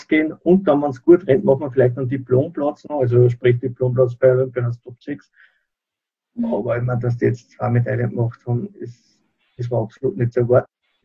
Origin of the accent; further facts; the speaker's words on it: Upper Austria, Austria; Ich bin aus Oberösterreich.